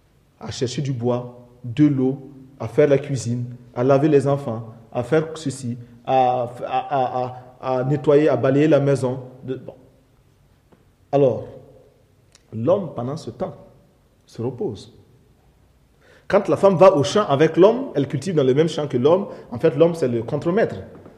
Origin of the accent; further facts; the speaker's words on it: Burkina Faso